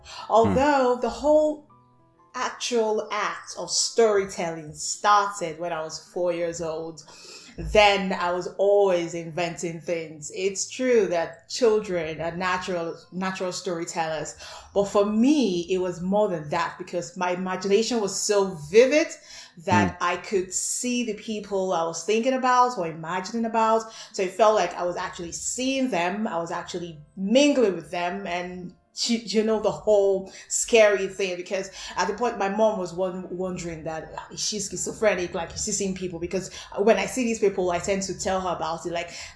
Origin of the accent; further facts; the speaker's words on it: Bayelsa, Nigeria; I'm a Nigerian writer from Bayelsa State.